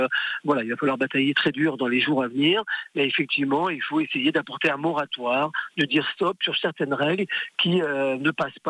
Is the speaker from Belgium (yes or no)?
no; Brittany, France; Chez nous, dans le Finistère